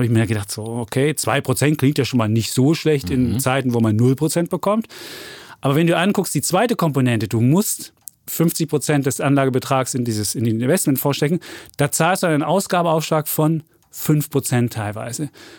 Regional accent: eastern Germany, Germany; Ich bin im Osten groß geworden

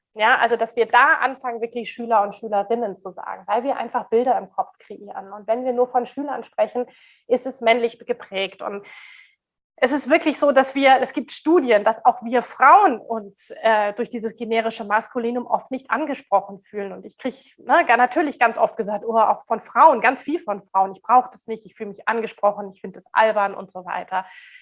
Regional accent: Germany; Gendern bedeutet jetzt bei uns in Deutschland, ich denke euch in Österreich ist es ähnlich

